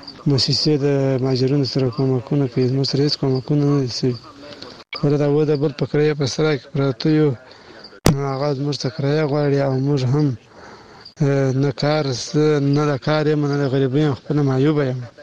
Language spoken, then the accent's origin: Pashto; Badghis, Afghanistan; now in Kandahar, Afghanistan; افغان یم، د کندهار ولایت څخه تاسو ته میسج لیږی دی. اصلي د بادغیس ولایت د بنمرغاد ولسوالۍ یم، خو فلحال اوس په کندهار کې اوسېږم.